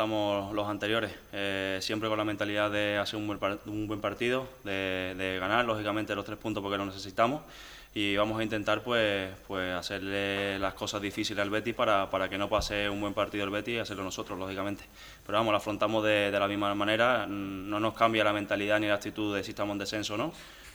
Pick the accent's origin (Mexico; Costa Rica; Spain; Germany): Spain; Seville, Andalusia; soy de Sevilla, sé lo que se vive allí y sé el sentimiento de ese verde y blanco, bético.